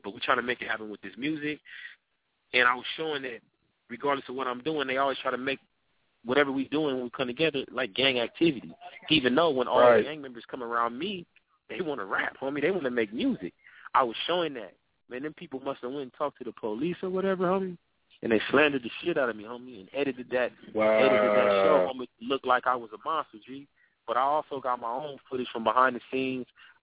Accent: San Diego, California, United States; We all from wherever we're from, South San Diego. Yeah, I'm poor. I'm a blood from Lincoln Park, no doubt.

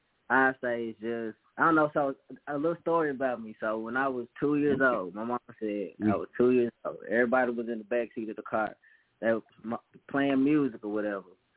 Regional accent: Memphis, Tennessee, United States; Yeah, I'm from Memphis, so Memphis is rough.

